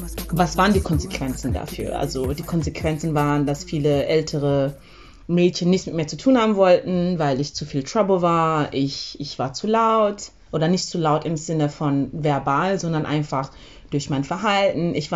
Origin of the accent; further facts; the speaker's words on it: Zambia; also ich war im Internat in Sambia, also ich bin ja in Sambia aufgewachsen